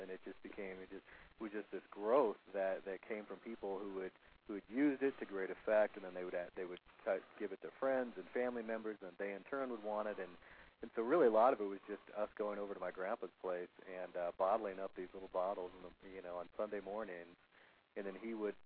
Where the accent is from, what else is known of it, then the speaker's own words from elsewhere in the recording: South Dakota, United States; I grew up on the South Dakota steak and potatoes diet.